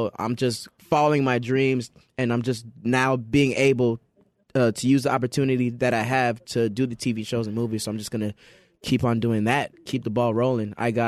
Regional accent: Toronto, Ontario, Canada; born there; My parents are Jamaican. I was born in Canada.

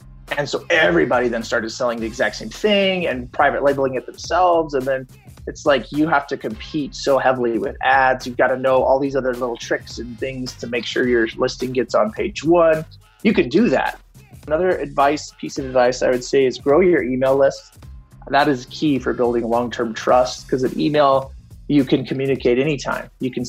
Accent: Fort Collins, Colorado, United States; I'm from Fort Collins, Colorado

